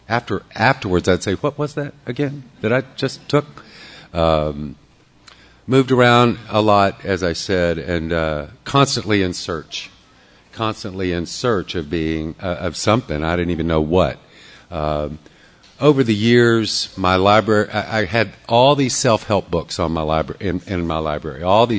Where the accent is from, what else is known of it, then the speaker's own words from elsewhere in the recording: Shreveport, Louisiana, United States; So I grew up, as soon as I started getting a consciousness, I grew up over in Shreveport, which was a big mistake.